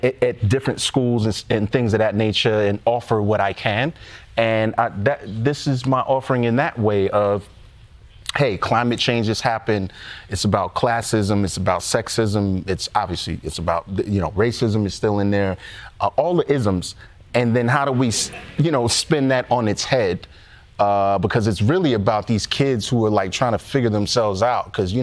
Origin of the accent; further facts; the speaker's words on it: New York, United States; because we're born and raised in New York, right. What's New York gonna look like